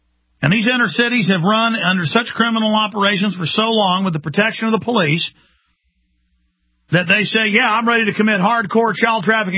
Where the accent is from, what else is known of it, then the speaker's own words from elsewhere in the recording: Texas, United States; I've been pulled over in counties, even though I'm from Texas